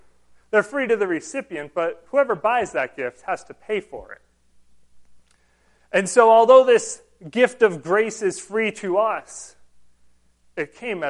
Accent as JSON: {"language": "English", "region": "Massachusetts", "country": "United States", "said": "And I know we're all from Massachusetts."}